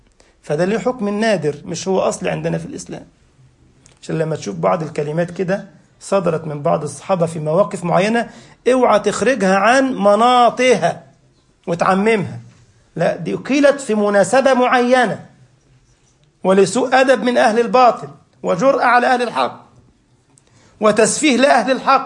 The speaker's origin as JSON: {"language": "Arabic", "country": "Egypt", "said": "حتى عندنا في مصر يقول لك: من علمني حرفا صرت له عبدا."}